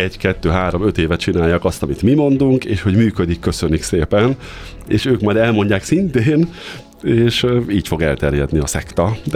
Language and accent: Hungarian; Cegléd, Pest, Hungary; én itt ceglédi vagyok, mert a gyerekkoromban is azért meleg volt